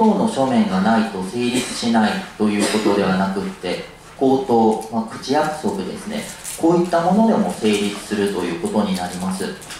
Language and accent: Japanese; Osaka, Japan; 大阪出身でして